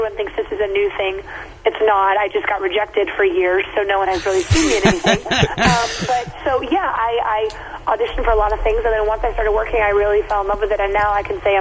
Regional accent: North Carolina, United States; now in Brooklyn, United States; But to be honest, I grew up in North Carolina, and I want something quiet.

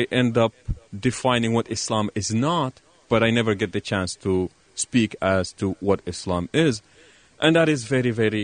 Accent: Eritrea; born there; also born or lived in Sudan; I was born in Eritrea, in northeast Africa. Small country. It's about 1,000 kilometers along the Red Sea.

